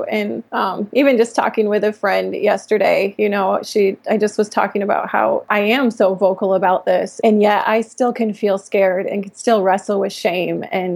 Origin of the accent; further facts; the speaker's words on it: Grand Rapids, Michigan, United States; I'm from Grand Rapids, Michigan, and I've traveled a lot. I've moved a lot, but I'm hoping to stay here for a while.